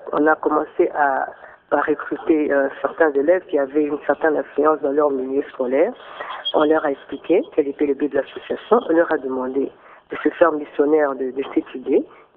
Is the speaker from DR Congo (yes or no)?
yes; Équateur, DR Congo; je suis originaire de la province de l'Équateur